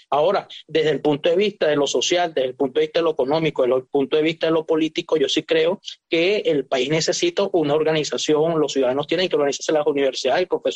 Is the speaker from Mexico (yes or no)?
no; Barinas, Venezuela; porque soy de Barinas y estoy en todos los grupos de Barinas